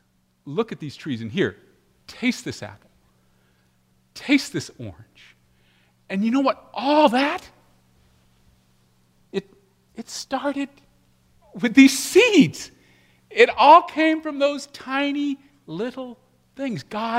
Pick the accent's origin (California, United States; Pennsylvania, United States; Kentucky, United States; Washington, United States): Washington, United States; Seattle; born there; also born or lived in Alaska / Arizona / Texas / Toronto, California, United States; So I was born in the Pacific Northwest. That's known for its beauty. I mean, the skies, the bluest blue, are in Seattle.